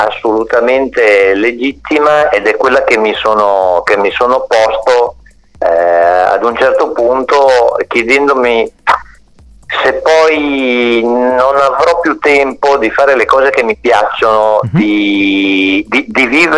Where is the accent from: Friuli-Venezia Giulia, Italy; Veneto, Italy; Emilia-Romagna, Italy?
Emilia-Romagna, Italy; Ferrara; io sono di Ferrara